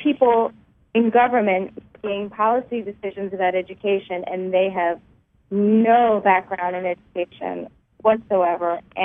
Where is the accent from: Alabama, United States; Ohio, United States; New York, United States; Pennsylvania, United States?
New York, United States; I'm from Nassau County in Long Island, in New York.